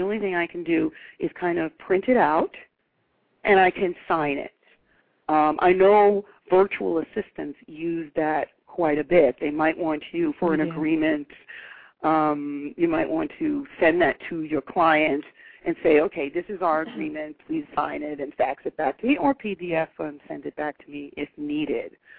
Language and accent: English; Missouri, United States; I said, well, I'm from Missouri. You're going to have to show me